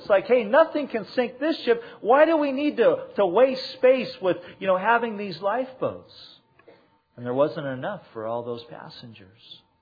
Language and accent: English; Santa Ana, California, United States; When I was younger, growing up in Santa Ana, there with my mom and dad